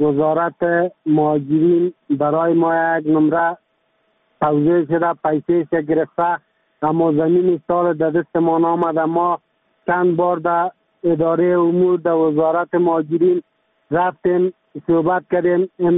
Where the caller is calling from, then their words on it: Kabul, Afghanistan; also born or lived in Pakistan; از کابل صحبت میکنم. مدت 15 سال میشه لالا ما از پاکستان آمدیم به افغانستان.